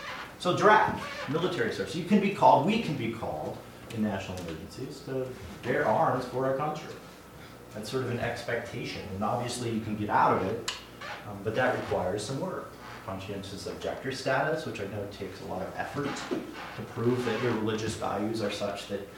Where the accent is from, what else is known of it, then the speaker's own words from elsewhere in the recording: Minnesota, United States; Though I'm from Minnesota, and for those of you who know anything about Minnesota right now